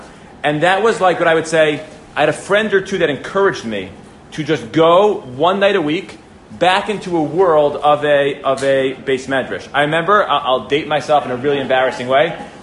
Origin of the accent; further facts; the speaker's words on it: New Rochelle, New York, United States; I'm from New Rochelle.